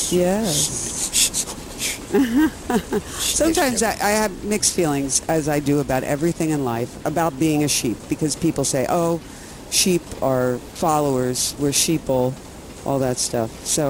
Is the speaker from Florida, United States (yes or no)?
no; Philadelphia, Pennsylvania, United States; accent: Philadelphia; And I'm going to say that trying to use my best Jewish accent, or it's actually a Philly accent.